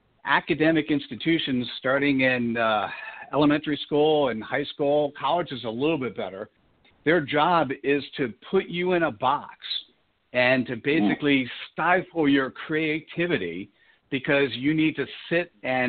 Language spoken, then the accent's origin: English; East Coast, United States; now in Silicon Valley, United States; I grew up on the East Coast, currently live in California, so I'm in Silicon Valley, about 2 miles out of the new spaceship that Apple is building in Cupertino.